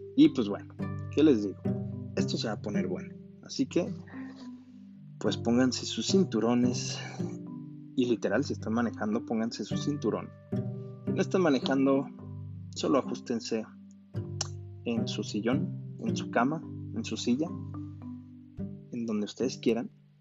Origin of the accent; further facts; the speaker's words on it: Mexico City, Mexico; born there; now in Guadalajara, Mexico; mis papás son de Chiapas, ¿no? Yo nací en Ciudad de México y, pues bueno, todas las vacaciones que puedo, siempre que puedo, voy a Chiapas porque ahí viven mis abuelos, mis papás viven conmigo en Ciudad de México. Paréntesis, hoy en día ya vivo en Guadalajara